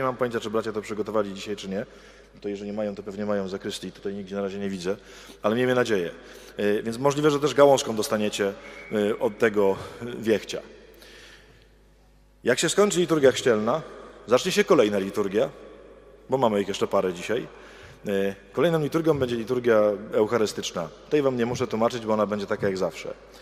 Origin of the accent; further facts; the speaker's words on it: Kraków-Częstochowa Upland, Poland; Ja pochodzę z Jury Krakowsko-Częstochowskiej.